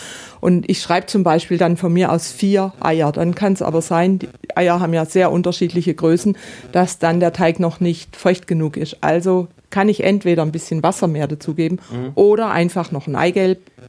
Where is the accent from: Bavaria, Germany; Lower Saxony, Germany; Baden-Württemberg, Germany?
Baden-Württemberg, Germany; also ich komme ja aus dem Südbadischen